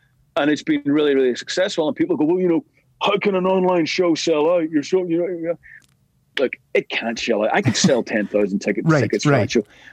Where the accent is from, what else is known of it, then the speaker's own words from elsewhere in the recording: Belfast, Northern Ireland, United Kingdom; we grew up together in East Belfast